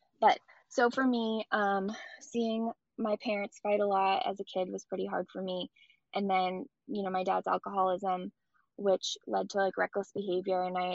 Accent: Boston, Massachusetts, United States; I was born in Boston. I was raised here most of my life. I lived here until I was 22, and I'm 29 now. And then I am back in Boston now too

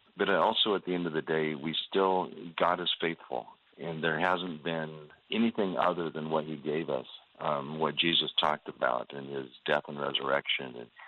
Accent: Seattle, Washington, United States; also born or lived in Europe; and yet I'm from the coast. I grew up in Seattle and have worked around Europe and such

